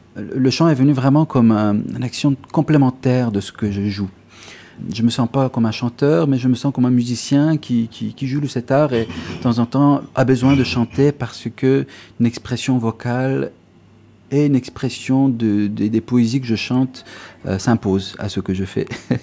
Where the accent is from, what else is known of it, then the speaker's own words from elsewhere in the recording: Tehran, Tehran Province, Iran; born there; French is a second language; je suis né à Téhéran en 1976. Donc quelques années avant la révolution, mes parents habitaient en Europe à ce moment-là, mais ils sont venus pour la naissance. Nous sommes trois frères, je suis le seul enfant qui est né à Téhéran.